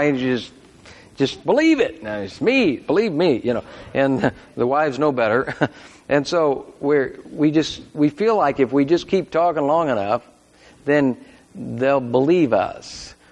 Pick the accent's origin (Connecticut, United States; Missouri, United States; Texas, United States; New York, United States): Missouri, United States; I mean, I was from Missouri too, but not Missouri, you know.